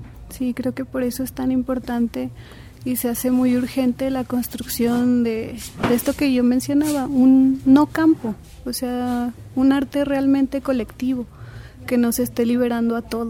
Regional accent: Zacatecas, Mexico; soy de Zacatecas y vengo a presentar una serie de poemas

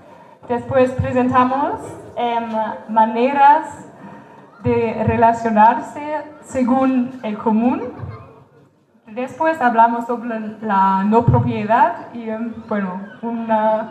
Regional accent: Germany; Spanish is a second language; Y venimos de Alemania

